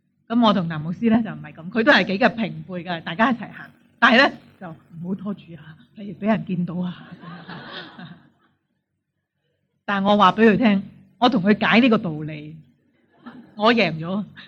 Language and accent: Cantonese; China; 我哋中国人有啲传统咧就系唔好咁亲切